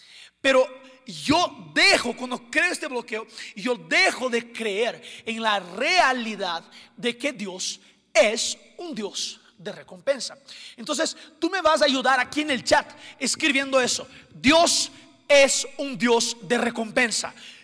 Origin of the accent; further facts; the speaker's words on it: Rio de Janeiro, Brazil; Spanish is a second language; porque yo soy de Río de Janeiro, litoral de Brasil, y me encanta la playa.